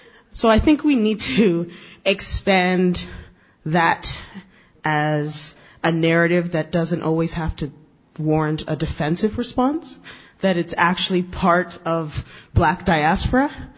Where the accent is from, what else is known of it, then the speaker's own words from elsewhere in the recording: Scarborough, Ontario, Canada; I grew up in Scarborough, and my parents are Jamaican